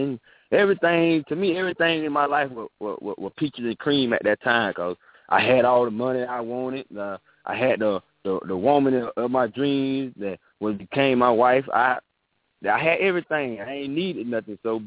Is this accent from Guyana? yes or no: no; Apopka, Florida, United States; also born or lived in Orlando; I was born in Orlando, Florida, but my mom and they stay in Apopka, Florida, and that's where I resided in Apopka, Florida, been here majority of all my life.